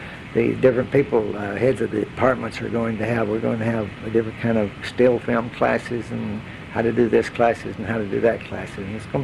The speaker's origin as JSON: {"language": "English", "region": "Alabama", "country": "United States", "tie": "born or raised there", "said": "because I was raised in Alabama, and that was go barefoot in the summer and put the peanuts in my RC cola"}